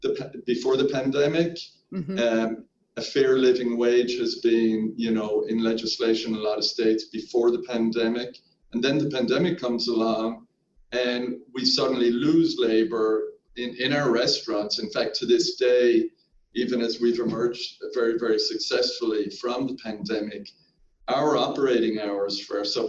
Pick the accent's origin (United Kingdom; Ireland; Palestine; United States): Ireland; I grew up in Ireland.